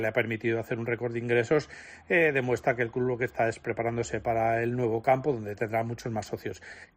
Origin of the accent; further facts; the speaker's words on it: Spain; no sé si es que como español estoy acostumbrado a que me suban el precio de todo